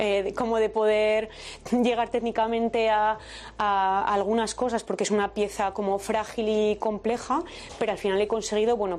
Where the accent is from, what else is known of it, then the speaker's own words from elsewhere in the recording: Zaragoza, Aragon, Spain; Yo soy de Zaragoza